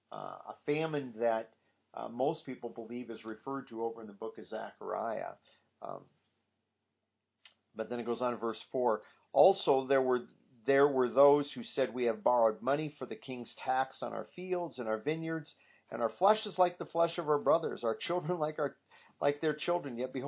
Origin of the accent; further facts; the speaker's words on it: Iowa, United States; When Peggy and I were growing up in Iowa, back in the early 80s or late 70s